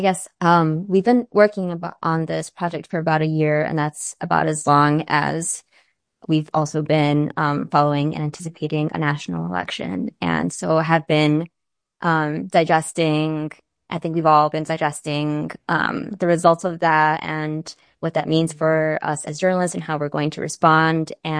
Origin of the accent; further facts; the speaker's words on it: Chicago, Illinois, United States; I'm from Chicago originally, and so I follow the politics there.